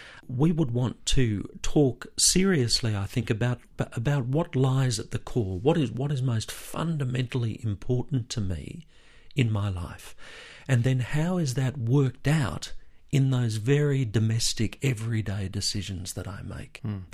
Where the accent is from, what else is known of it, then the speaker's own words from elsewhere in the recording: Melbourne, Victoria, Australia; my hometown of Melbourne